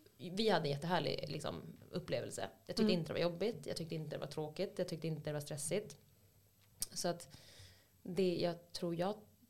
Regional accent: Skellefteå, Västerbotten County, Sweden; now in Örnsköldsvik, Sweden; Och jag kommer från Skellefteå. Så att det kändes lite sånt som att komma hem.

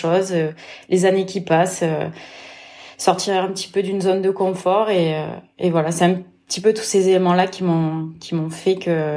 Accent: Occitanie, France; born there; Je suis née en Lozère, donc on a un beau coin pour aller s'entraîner à l'extérieur.

